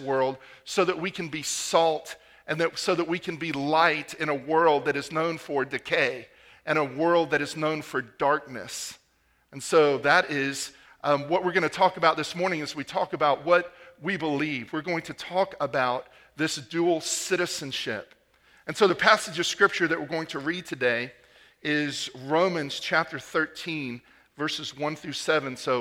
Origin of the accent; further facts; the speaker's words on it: East Point, Georgia, United States; born there; I was able to find my birth certificate from Fulton County, Georgia. I was born in East Point